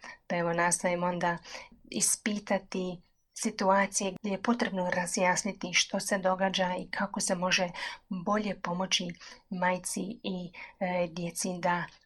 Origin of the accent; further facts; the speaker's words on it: Rijeka, Primorje-Gorski Kotar County, Croatia; born there; also born or lived in Australia; now in Split, Croatia; nitko od nas nije prije u Splitu živio. Suprug je Zadranin, inače ja sam Riječanka rodom, pa nam je Split bio potpuno nepoznanica, ali ljudi su nas jako lijepo primili i zaista smo se lijepo skrasili ovdje u Splitu.